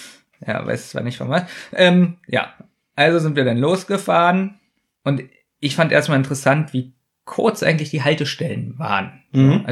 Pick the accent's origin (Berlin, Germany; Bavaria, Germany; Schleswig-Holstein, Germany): Berlin, Germany; So, ich als Berliner weiß nicht, wie ich zum Bus 100 komme.